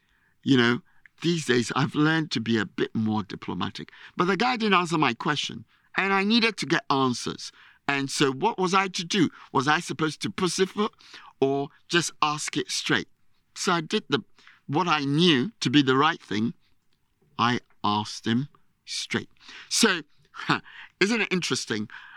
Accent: Ghana; Because typically, and I'm Ghanaian, we Ghanaians are not able to speak truth to power.

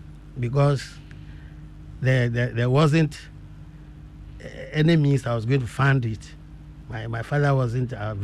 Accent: Tanyigbe, Volta, Ghana; Yes, very close to Tanyigbe, my village. You know, I come from Tanyigbe.

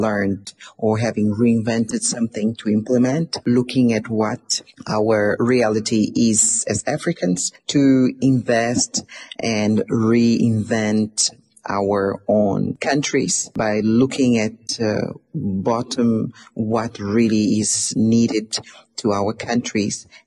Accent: Maputo, Mozambique; I'm from Mozambique. I'm in a city called Matola, which is the industrial capital of Mozambique.

